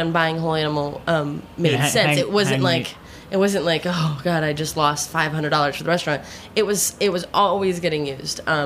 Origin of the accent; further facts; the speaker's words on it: Florida, United States; now in New York, United States; I was 21. I was like from Florida.